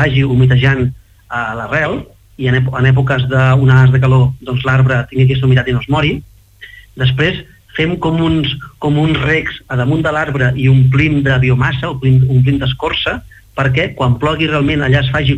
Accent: Santa Coloma de Queralt, Catalonia, Spain; Un és, som de Santa Coloma de Queralt

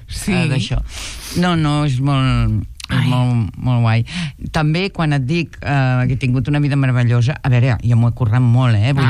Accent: Artés, Catalonia, Spain; Jo vaig arribar d'Artés, al meu poble del Bages

